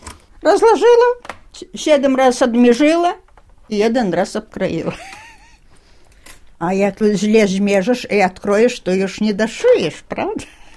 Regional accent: Vitebsk, Vitebsk Region, Belarus; Ale my tak troszkę nie w samym centrum mieszkali, jak tak na przykład...

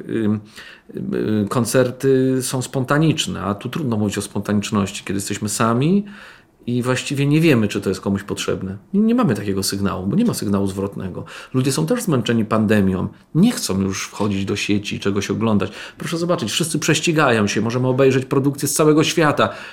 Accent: Brzeg, Opole Voivodeship, Poland; born there; also born or lived in Zielony Garnizon; Urodziłem się w Brzegu nad Odrą. Mój ojciec był wojskowym, więc potem przenieśliśmy się do Zielonego Garnizonu. Wychowałem się w środku lasu

